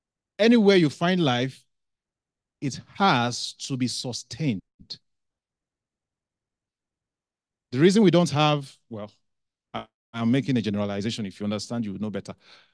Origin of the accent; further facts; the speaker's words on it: Nigeria; I am from Nigeria